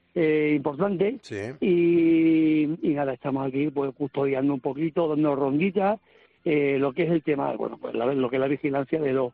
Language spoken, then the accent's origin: Spanish; Badajoz, Extremadura, Spain; now in Ibiza, Spain; aunque esté aquí en Ibiza, soy de Badajoz.